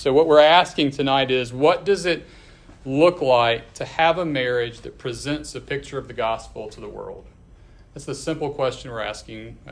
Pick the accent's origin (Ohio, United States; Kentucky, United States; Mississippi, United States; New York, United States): Mississippi, United States; Brandon; we're both from Jackson, sort of the Brandon area, actually. She's from Real Brandon, I'm from Reservoir Brandon.